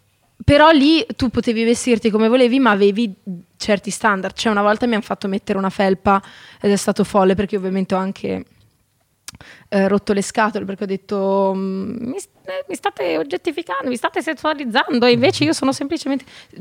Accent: Lombardy, Italy; In realtà sono cresciuta nel Mantovano.

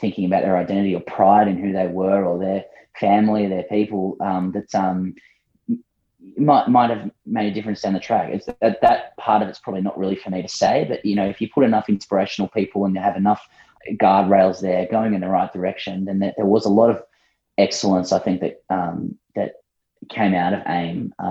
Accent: Sydney, New South Wales, Australia; I'm born and bred in Sydney.

